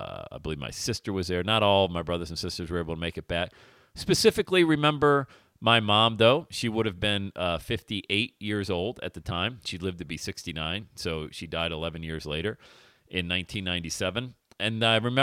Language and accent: English; Bradford, Pennsylvania, United States; Because it's my hometown. It's where I grew up. Bradford, PA.